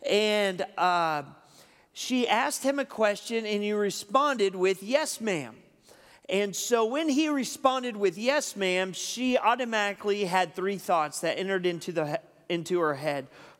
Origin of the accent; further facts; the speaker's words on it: Texas, United States; All right, we're from Texas, okay? We teach our kids to say yes, ma'am, and no, sir, okay?